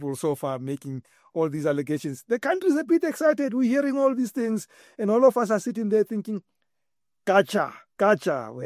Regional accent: Soweto, Gauteng, South Africa; In my hometown, in Dobsonville, Soweto, the police station closes at 8 p.m. because the cops are scared.

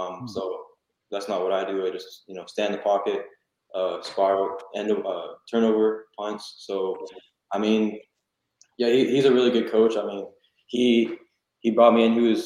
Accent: New Mexico, United States; I'm originally from New Mexico, and I'm kind of familiar with the area

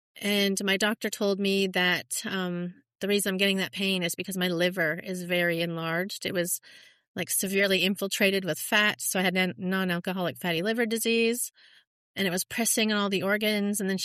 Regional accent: Canada; now in Australia; I'm living in Australia at the moment. I'm Canadian

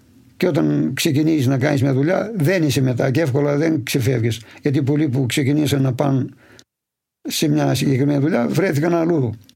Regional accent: Polydendri, Greece; Όταν ήμασταν μικροί, πηγαίναμε σε κανένα χωριό και μερικοί παλιότεροι μας ρωτούσαν από πού είσαι και τα λοιπά. Και άμα λέγαμε από το Πολυδέντρη, παράδειγμα, ήρθαν οι άντρες, μας έλεγαν ειρωνικά.

